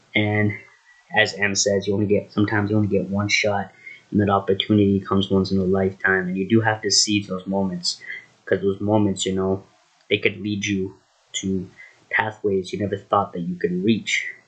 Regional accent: Drayton Valley, Alberta, Canada; now in Edmonton, Canada; here in Edmonton, Alberta. I was born in Drayton Valley originally. That's where I grew up for most of my life.

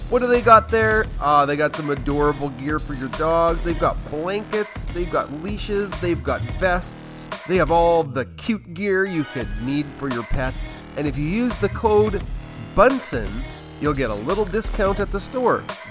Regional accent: Canada; I'm from Canada

